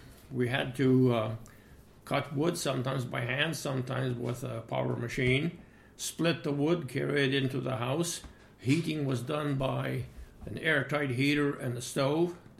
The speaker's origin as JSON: {"language": "English", "town": "Prosperity", "region": "Alberta", "country": "Canada", "tie": "born there", "said": "I was born in Prosperity, Alberta, on July 1, 1934. So this makes my age at the present time at 82."}